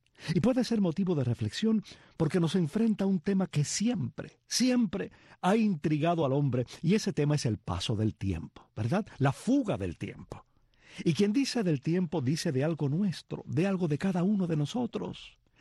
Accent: Cuba

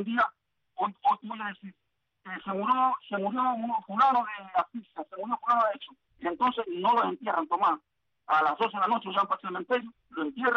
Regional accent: Cuba; Somos los cubanos sinceros.

